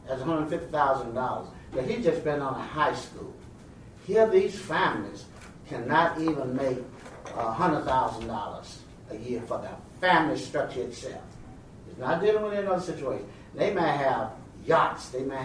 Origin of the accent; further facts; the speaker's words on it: the South, United States; And seeing things from the South, I'm from the South, I'm from a family of 25 brothers and sisters